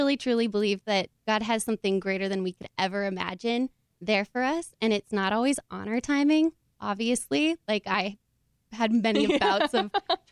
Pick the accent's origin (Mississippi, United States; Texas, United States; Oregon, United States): Oregon, United States; I'm from the Pacific Northwest. I'm from Oregon.